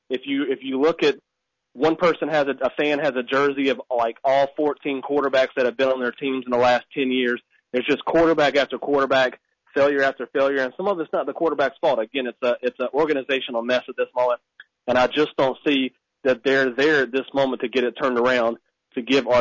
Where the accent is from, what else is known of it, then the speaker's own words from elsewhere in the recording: Charlotte, North Carolina, United States; obviously I'm born and raised in Charlotte